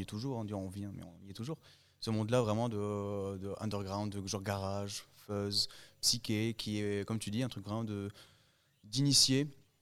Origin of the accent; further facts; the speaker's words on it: Tunisia; moved away as an adult; now in Toulouse, France; on est installé à Toulouse, mais moi, à la base, je suis de Tunisie. Je suis né en Tunisie, je me suis installé en France pour mes études. Donc, je suis arrivé à 18 ans, donc je suis franco-tunisien et je me suis installé à Toulouse.